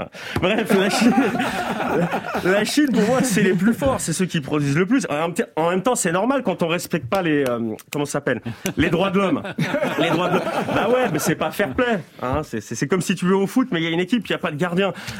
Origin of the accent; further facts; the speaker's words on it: Switzerland; ils viennent claquer leurs bénéfices ou déposer leur fric chez nous, en Suisse.